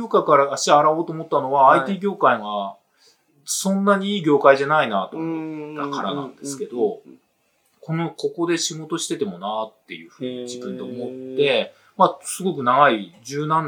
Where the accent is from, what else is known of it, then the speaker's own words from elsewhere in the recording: Kanazawa, Ishikawa, Japan; その後、大学院卒業した後にですね、地元の金沢に本社がある、まあ、会社に就職したんです。